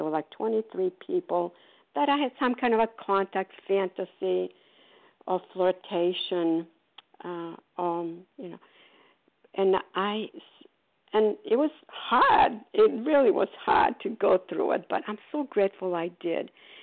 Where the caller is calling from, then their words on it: Port Charlotte, Florida, United States; grateful, recovered, compulsive overeater, and I'm calling from Florida, Port Charles, Florida.